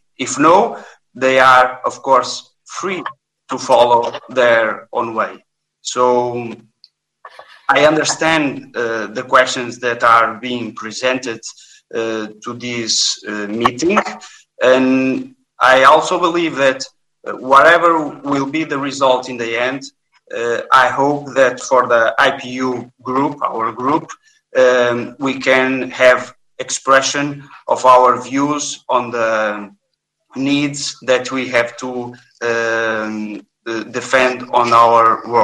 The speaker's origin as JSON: {"language": "English", "country": "Portugal", "second_language": "English", "said": "And as you can see, I'm from Portugal."}